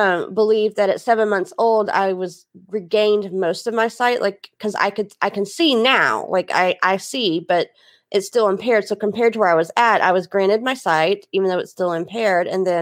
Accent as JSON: {"language": "English", "town": "Houston", "region": "Texas", "country": "United States", "said": "I was originally from Houston, Texas. I was born in 78"}